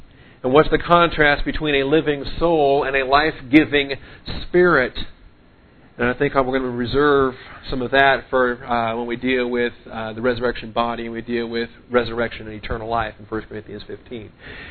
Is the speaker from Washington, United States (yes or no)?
yes; Seattle, Washington, United States; When I was growing up in Evergreen Baptist Church up there in Seattle, Washington, we had that song called